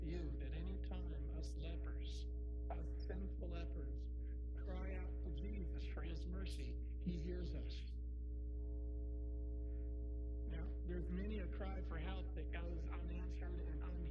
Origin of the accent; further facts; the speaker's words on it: Kennesaw, Georgia, United States; And I grew up in Georgia, out north of Atlanta, what is called Kennesaw.